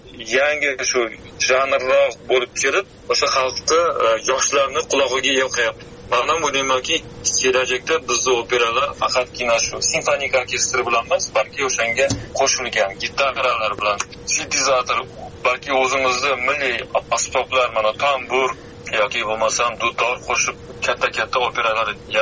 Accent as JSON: {"language": "Uzbek", "town": "Nukus", "region": "Karakalpakstan", "country": "Uzbekistan", "tie": "born there", "said": "Nukusda tug'ilganman."}